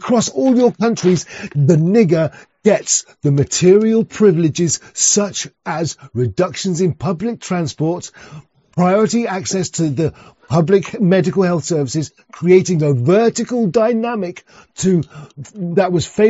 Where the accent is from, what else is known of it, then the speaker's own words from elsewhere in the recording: Zimbabwe; Well, I came from Rhodesia, which was as close to perfection at that time as you could get